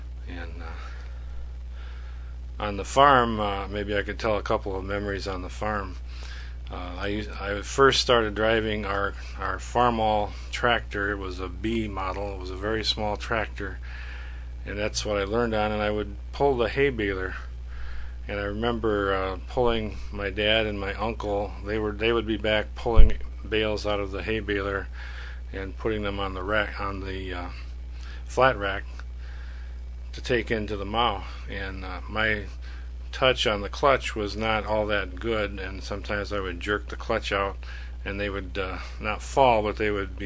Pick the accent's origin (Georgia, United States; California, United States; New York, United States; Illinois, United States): Illinois, United States; Ottawa; I was born in Ottawa, Illinois, near Earlville, where I was raised for the first 18 years of my life. My dad was a farmer